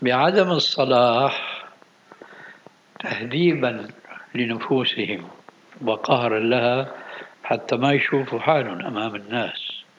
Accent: Syria; أهلا وسهلا ومرحبا من الكلام هذا المعروف عندنا في الشام

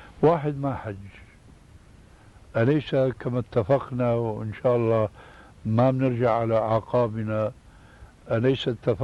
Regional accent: Syria; كما يقولون عندنا في الشام

